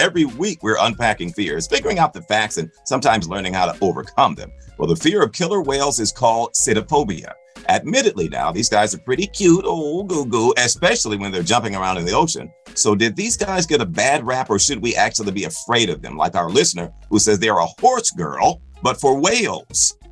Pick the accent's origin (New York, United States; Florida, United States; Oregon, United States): Florida, United States; Orlando; I grew up in Orlando